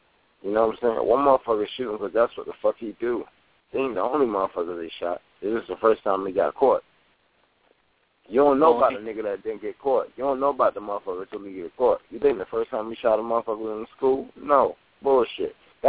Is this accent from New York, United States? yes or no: yes; Brooklyn, New York, United States; I grew up in Brooklyn in the 80s.